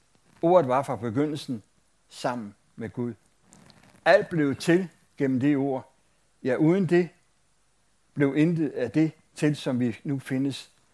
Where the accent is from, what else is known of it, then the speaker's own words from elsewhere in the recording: Hillerød, Capital Region of Denmark, Denmark; jeg er opvokset i Hillerød. Og da jeg opvoksede i Hillerød, der boede jeg cirka 2 kilometer fra en højskole, der hed Luthers Missionsforeningens Højskole.